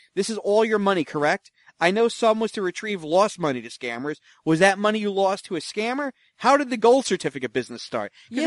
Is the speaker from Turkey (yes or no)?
no; United States; I'm an American, and I think I've been very generous with my time and efforts on your behalf.